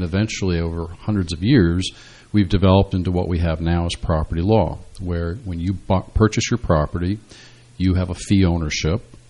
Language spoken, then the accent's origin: English; New Jersey, United States; I am born and raised in New Jersey, and I began my practice over in the eastern counties.